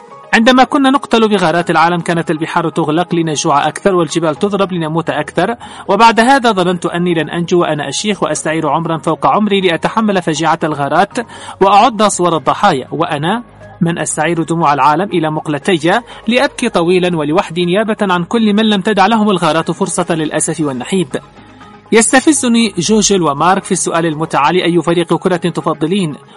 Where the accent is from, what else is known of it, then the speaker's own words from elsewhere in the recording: Yemen; مؤيدي العدوان والمحايدين من العار أن يحسبوا علينا كيمنيين